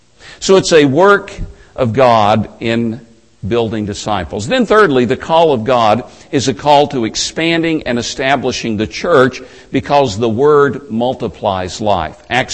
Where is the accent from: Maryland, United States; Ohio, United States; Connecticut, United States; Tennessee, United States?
Tennessee, United States; now in Huntsville, United States; Now down south, where I live now, I live in Huntsville, Alabama. I grew up in East Tennessee.